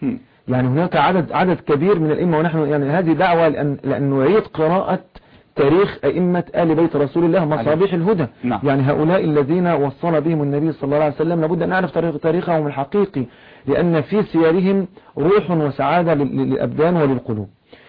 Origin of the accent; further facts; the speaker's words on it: Egypt; ونحن يعني نحن قلنا نحن هنا في مصر يعني تسيل دموع الناس شوقا